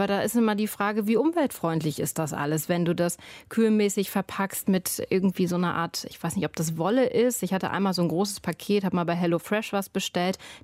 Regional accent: Brandenburg, Germany; now in Cologne, Germany; mein Heimatdorf Brandenburg-Potsdam-Mittelmark

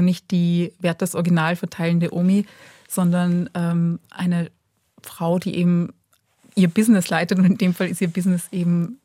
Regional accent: Bosnia & Herzegovina; first language Bosnian; beziehungsweise aus dieser bosnischen Sprache, die meine Eltern mit mir sprechen, beziehungsweise das quasi meine Muttersprache ist.

